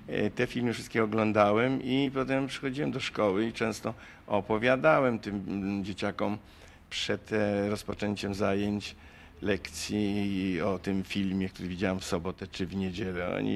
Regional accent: Łódź, Łódź Voivodeship, Poland; Ja się urodziłem w Łodzi, wychowałem, skończyłem szkołę aktorską.

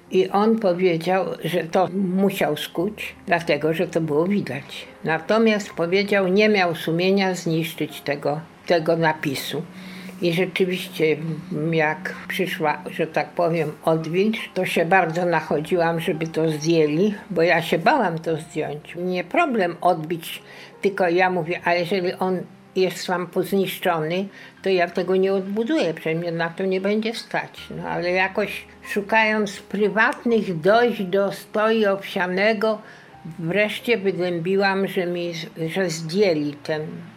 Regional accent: Vilnius, Vilnius County, Lithuania; moved away; Ja jestem z Wilna. Myśmy przyjechali z Wilna w 1946 roku.

